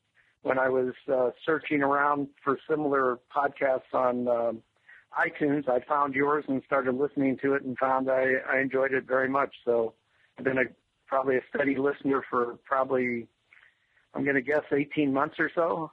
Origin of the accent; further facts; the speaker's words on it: McKeesport, Pennsylvania, United States; moved away as an adult; Well, actually, I'm originally from McKeesport, Pennsylvania, you know, outside of Pittsburgh, and I moved out here to go to school in the early 60s, but I've been a native of Southern California since then, yes.